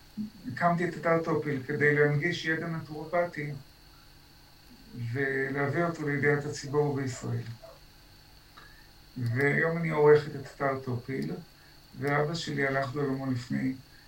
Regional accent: Rishon LeZion, Central District, Israel; now in Galilee, Israel; אני נולדתי בראשון, גדלתי בראשון, שני ההורים נולדו בראשון, סבתא אחת נולדה בראשון. אבא של סבתא הגיע לראשון בשנת 1884, בתור ילד עם אבא שלו ועם סבא שלו. אני עברתי לגליל

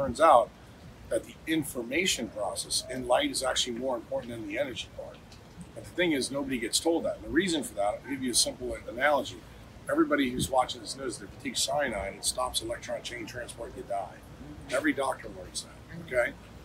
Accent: New York City, New York, United States; Like where I grew up in New York City on 3rd Avenue and 79th Street

